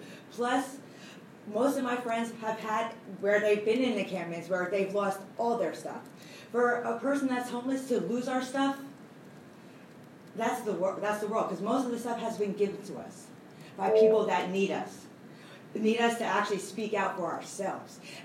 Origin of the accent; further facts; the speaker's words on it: Delaware, United States; moved away as an adult; now in San Francisco, United States; I've currently been homeless on and off in San Francisco since I came from Delaware 8 years ago when I was pregnant with my son